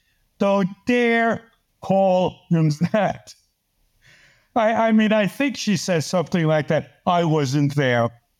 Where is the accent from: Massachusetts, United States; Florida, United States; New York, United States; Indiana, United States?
New York, United States; New York City; I was just a kid growing up in New York City playing with other kids.